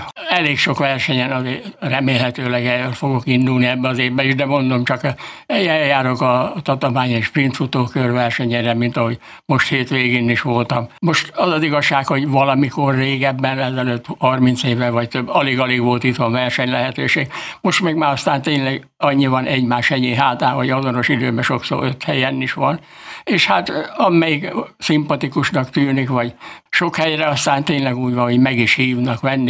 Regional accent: Szabadszállás, Bács-Kiskun, Hungary; born there; mert mikor 60 éves voltam, akkor elfutottunk a szülőhelyemről, szabadszállásról ide.

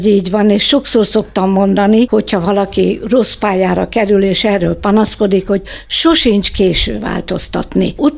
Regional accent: Szeged, Csongrád-Csanád, Hungary; born there; moved away as an adult; now in Kiskunhalas, Hungary; Szegeden születtem, és 1975-ben kerültem ide Kiskunhalasra a férjem által

